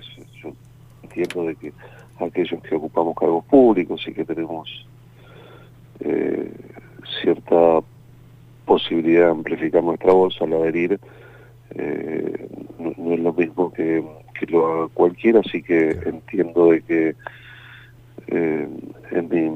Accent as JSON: {"language": "Spanish", "country": "Argentina", "said": "somos muchos los argentinos"}